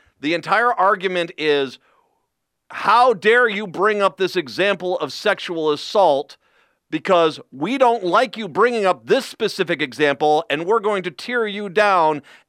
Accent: Minnesota, United States; I grew up in Minnesota. I grew up in a hunting family.

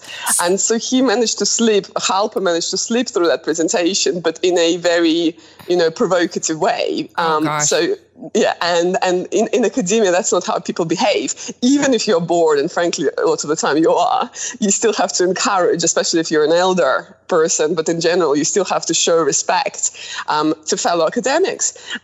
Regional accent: Moscow, Russia; English is a second language; But I've never lived in England, right? So it wasn't my first language at all. And so not only I had to succeed, you know, to a very high level academically, like basically, you know, being straight A student, but also, you know, to apply to Cambridge University from Moscow

